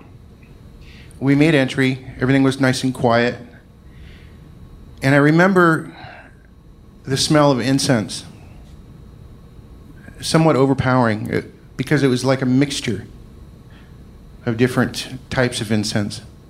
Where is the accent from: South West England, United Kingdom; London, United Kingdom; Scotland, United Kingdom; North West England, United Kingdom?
Scotland, United Kingdom; When I say rage, I'm Scottish and I get fucking pissed.